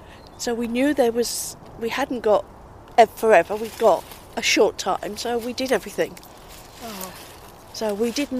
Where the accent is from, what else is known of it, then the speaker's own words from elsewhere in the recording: East of England, United Kingdom; Whitmersworth, Hertfordshire.